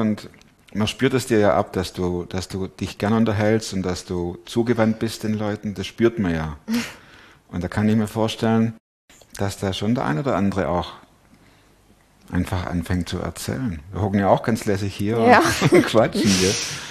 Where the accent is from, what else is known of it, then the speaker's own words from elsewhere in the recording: Swabia, Germany; Ist egal, ich bin Schwabe, genau.